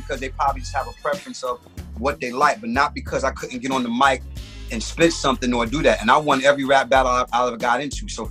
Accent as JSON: {"language": "English", "town": "Brooklyn", "region": "New York", "country": "United States", "said": "These are five nappy-headed boys from the hood. I'm from Brooklyn."}